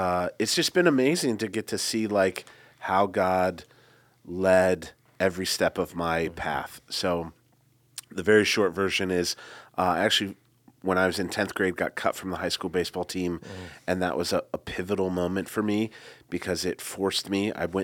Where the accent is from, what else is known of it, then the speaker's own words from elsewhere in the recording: Winona Lake, Indiana, United States; But I grew up in Winona Lake, Indiana